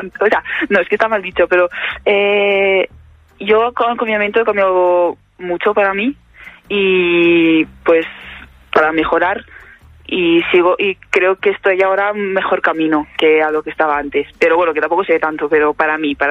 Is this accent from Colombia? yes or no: no; Spain; yo he nacido aquí, he ido al cole aquí, soy española, o sea, por España siempre he pensado que es que todo he hecho aquí